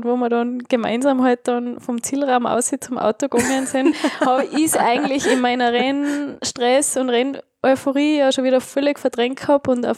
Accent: Tyrol, Austria; also ich bin Tirolerin, sagt man Kitzbichl.

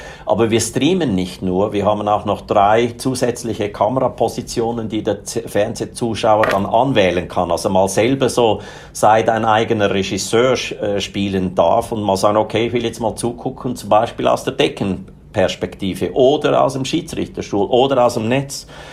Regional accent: Switzerland

